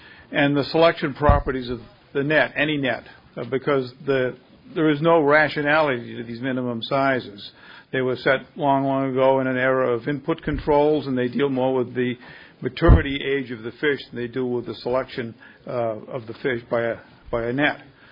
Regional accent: Scituate, Massachusetts, United States; For the record … from Scituate, Mass.

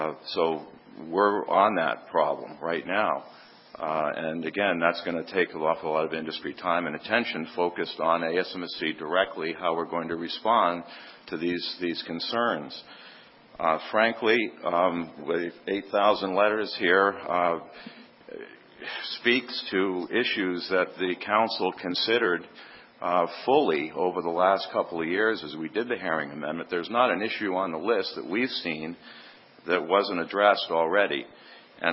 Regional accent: Portland, Maine, United States; from Portland, Maine.

